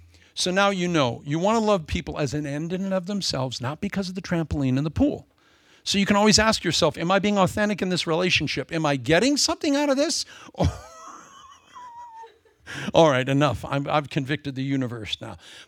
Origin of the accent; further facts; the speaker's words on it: Des Moines, Iowa, United States; When I was raised in Des Moines, Iowa, there was a little girl on the block that had a trampoline.